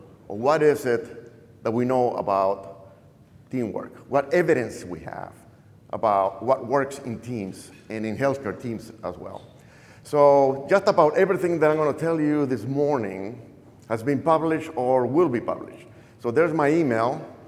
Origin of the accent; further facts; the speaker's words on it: Lima, Peru; English is a second language; moved away as an adult; now in United States; As you can tell, I'm not from Texas. I'm from Lima, Peru. I've been in this country 40 years, and what I can tell you is that this accent will not go away in the next hour.